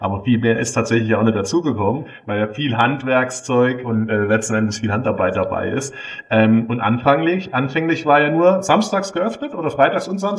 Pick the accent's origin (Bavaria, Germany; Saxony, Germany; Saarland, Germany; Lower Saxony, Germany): Saarland, Germany; Und das sage ich ja auch als Saarländer, wenn ich hierher gondel.